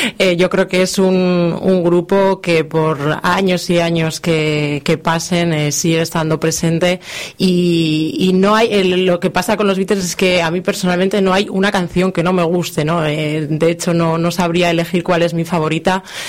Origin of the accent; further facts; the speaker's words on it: La Rioja, Spain; now in Brussels, Belgium; en mi ciudad, yo soy de La Rioja, en mi ciudad pues a los 7 años comencé en el conservatorio y terminé a los 20 con el conservatorio superior